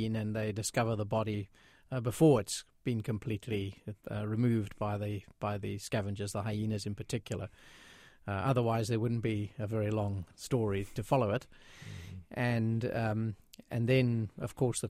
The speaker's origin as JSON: {"language": "English", "town": "Johannesburg", "region": "Gauteng", "country": "South Africa", "tie": "born there", "said": "Yes, I was born in Johannesburg, and I've traveled around the world quite a bit in my life, but I'm back in Johannesburg now, and that's where I live."}